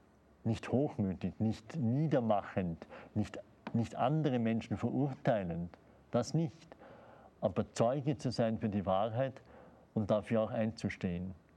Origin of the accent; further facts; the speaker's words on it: Austria; in meiner Heimat in Österreich vor 25 Jahren